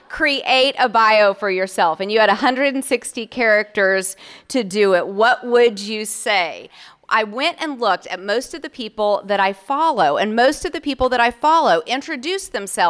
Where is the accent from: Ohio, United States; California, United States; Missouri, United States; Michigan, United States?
Missouri, United States; St. Louis; I gave you a geographical reference point, right? I'm from St. Louis.